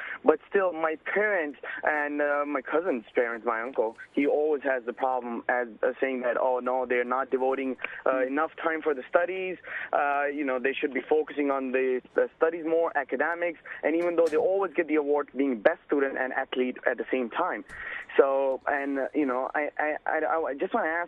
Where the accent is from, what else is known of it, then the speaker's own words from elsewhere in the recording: Pakistan; now in United States; We immigrated from Pakistan 6 years ago.